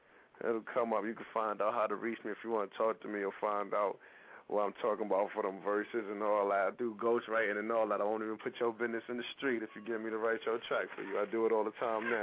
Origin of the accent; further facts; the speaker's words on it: Far Rockaway, New York, United States; Well, I'm from Far Rockaway, man. I'm from the place. I'm from the home of … right down the beach, man.